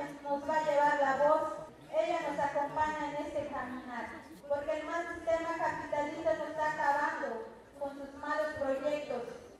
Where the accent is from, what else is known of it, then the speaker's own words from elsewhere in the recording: Ocosingo, Chiapas, Mexico; first language Tseltal; Spanish is a second language; Compañeros, mi lengua es Cetal, no sé si escucharon, pero yo hablo Cetal, yo vengo de Hilo San Antonio, desde el municipio de Ocosingo, Chiapas.